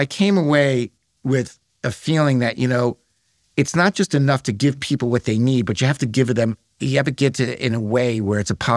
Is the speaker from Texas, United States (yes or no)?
no; Brooklyn, New York, United States; I came from Brooklyn. I never went, you know, never saw it.